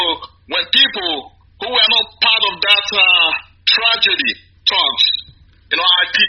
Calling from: Tyler, Texas, United States; I'm from MPC and I'm calling from Tyler, Texas.

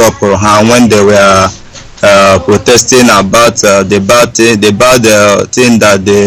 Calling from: Cape Verde; I'm calling from Cape Verde Island here in Africa.

